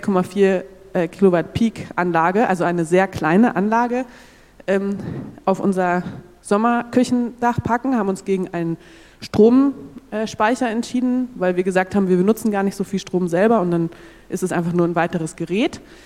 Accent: Leipzig, Saxony, Germany; ich bin aus Leipzig und dort Mitglied in einem Gemeinschaftsgarten.

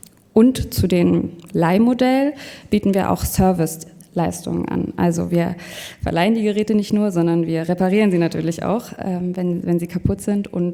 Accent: France; German is a second language; wir kommen aus Frankreich, deswegen muss ich mal ab und zu ein bisschen übersetzen im Kopf.

